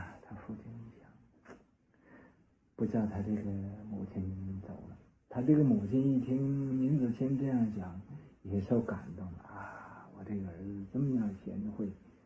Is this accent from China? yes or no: no; United States; 我们美国人家是单发子